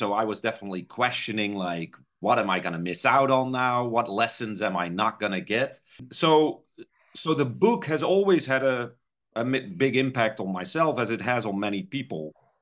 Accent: Netherlands; English is a second language; because I read the book back in the Netherlands. I'm from the Netherlands.

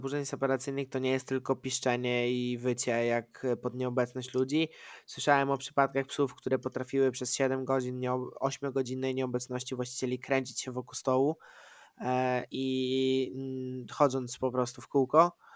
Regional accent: eastern Poland, Poland; Tak, ja jestem ze wschodu

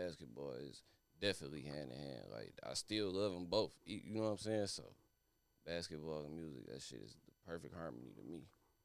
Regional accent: Michigan, United States; I grew up on the East Side. I was born on 6 Mile in Dresden. My mama went to Osborne. My daddy from Linwood, but they migrated to the East Side.

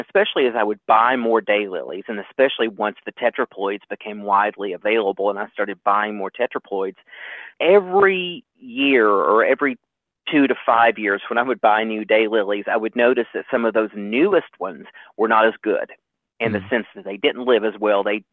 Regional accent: Kentucky, United States; Well, I grew up in Kentucky in the United States

